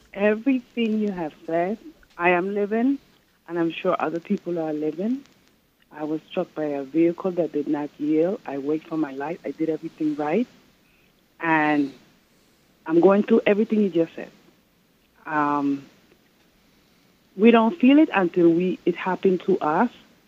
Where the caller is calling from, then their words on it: Brooklyn, New York, United States; I'm in Brooklyn.